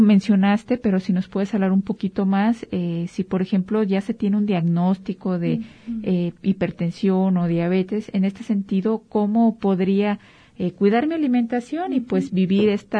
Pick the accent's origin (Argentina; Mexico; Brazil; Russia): Mexico; yo lo he visto como mexicanos, a lo mejor es periodo de vacaciones.